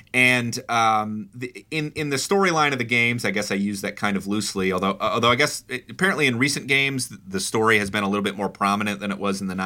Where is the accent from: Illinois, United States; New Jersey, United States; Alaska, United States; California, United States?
Illinois, United States; Chicago; I will say I laughed very hard as a Chicagoan, and I think other Chicagoans will as well